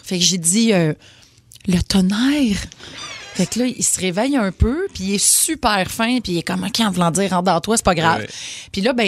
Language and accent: French; Saint-Eustache, Quebec, Canada; Ben oui, c'est ma ville natale. J'ai habité là pendant 16 ans de ma vie.